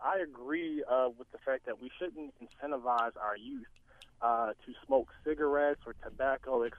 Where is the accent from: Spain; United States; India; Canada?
United States; Baltimore, Maryland; By me growing up in Baltimore City, I have many friends who grew up with me